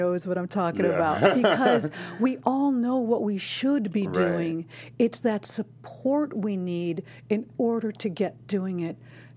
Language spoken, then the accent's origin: English; Chicago, Illinois, United States; I had briefly met right before I came from Chicago.